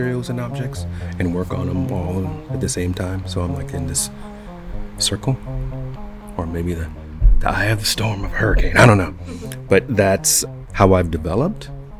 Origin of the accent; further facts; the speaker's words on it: Los Angeles, California, United States; growing up in Los Angeles, being a Gen Xer, there's so many things that I saw, and so many things that I survived.